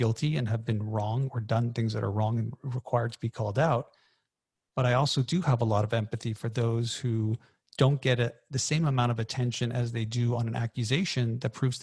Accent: Canada; I'm Canadian.

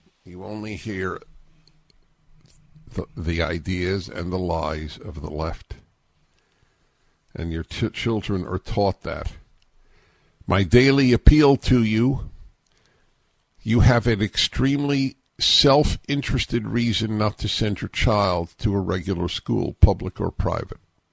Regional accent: New York, United States; I was a kid growing up in New York, I think there were, there were 9 newspapers in New York.

